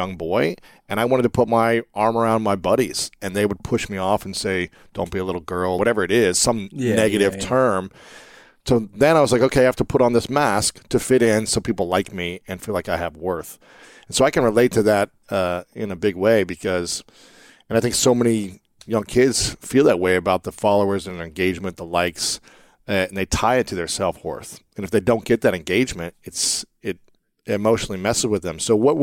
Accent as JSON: {"language": "English", "region": "Ohio", "country": "United States", "tie": "born or raised there", "said": "For me, growing up in Ohio, you know, I was born in 83, so really like the late 80s, early 90s, we weren't allowed to express emotions."}